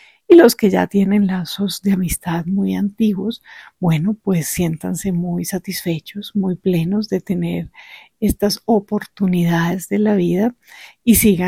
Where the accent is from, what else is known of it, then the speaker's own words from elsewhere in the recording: Manizales, Caldas, Colombia; tuve la oportunidad de viajar a mi ciudad natal, a Manizales.